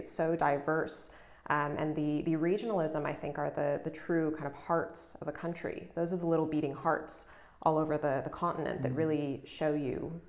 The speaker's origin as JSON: {"language": "English", "country": "United States", "said": "And speaking as an American, sometimes I think I understand the United States"}